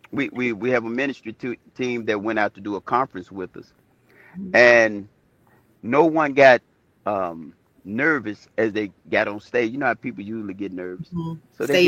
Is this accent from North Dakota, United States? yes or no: no; Memphis, Tennessee, United States; now in Bartlett, United States; I'm from Memphis, Tennessee, born and reared, raised, or what have you. But I'm from Memphis, Tennessee, and I went to school, went to the military, came back, and this is where I make my home.